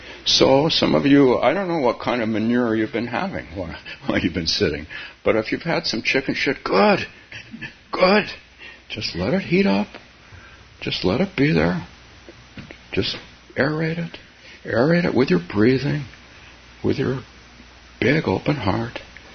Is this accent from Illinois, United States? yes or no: no; California, United States; moved away as an adult; now in Minnesota, United States; So I came from California to northern Minnesota to homestead.